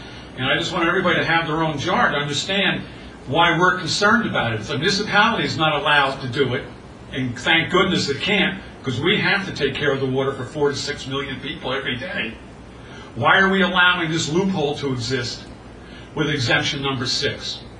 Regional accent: Kinnelon, New Jersey, United States; I'm from Kennelong, New Jersey. We're right in the middle of the Highlands with all the reservoirs.

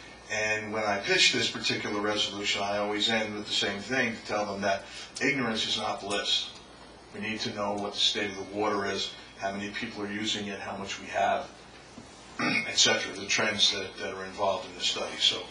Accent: Wharton, New Jersey, United States; We have a few, including my hometown of Wharton, that have approved the resolution.

